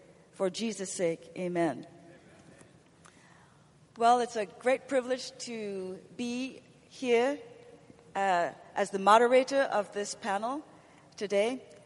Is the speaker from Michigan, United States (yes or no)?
no; Ohio, United States; I'm the moderator of the panel, and I'm from Ohio.